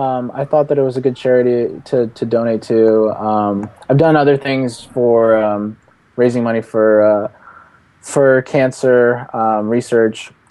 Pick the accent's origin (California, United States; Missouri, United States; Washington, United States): Washington, United States; Seattle; We started it here in my hometown of Seattle, Washington